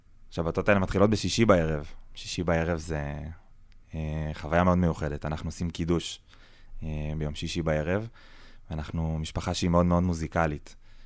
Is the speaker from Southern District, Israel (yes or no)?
yes; Ashkelon, Southern District, Israel; born there; also born or lived in Lehavim / Beersheba; שני ההורים שלי הם אשקלונים, ובעצם אני נולדתי באשקלון, והבית הזה עבר גלגולים עד הערבה, עד יישוב ספיר ליד אלת. גרנו בלהבים ובאר שבע, ומושב גאה ליד אשקלון